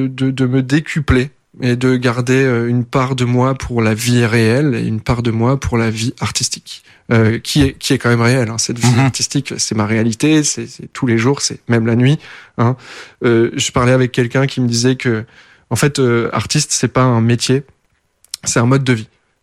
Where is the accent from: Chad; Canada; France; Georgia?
France; Hauts-de-France; c'est dans ma région, dans là d'où je viens. Donc c'est juste à côté de la baie de Somme. C'est entre Holt et Mers, exactement.